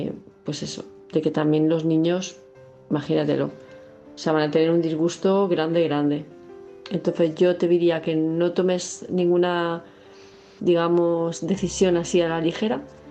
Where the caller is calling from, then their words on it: Palma de Mallorca, Balearic Islands, Spain; de Palma de Mallorca